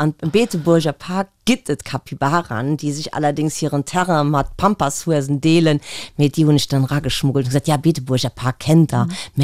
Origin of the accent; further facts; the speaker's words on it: Germany; now in Luxembourg; also ich bin ja gebürtig Deutsch, aber entretemps ja auch Lützebäuerin.